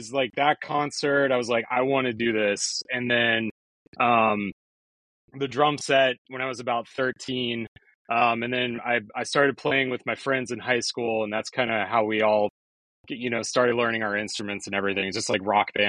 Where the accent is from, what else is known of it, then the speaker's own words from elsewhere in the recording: Tampa, Florida, United States; I grew up in Tampa, Florida.